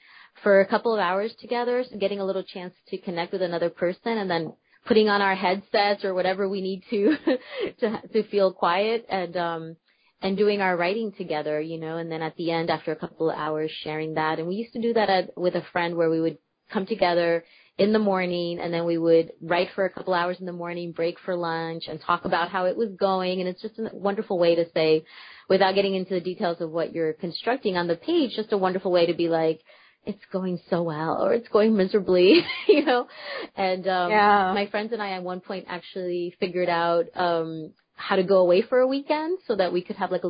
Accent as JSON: {"language": "English", "region": "New Jersey", "country": "United States", "tie": "born or raised there", "said": "So that is really different from the kind of Cuban community that I grew up in New Jersey."}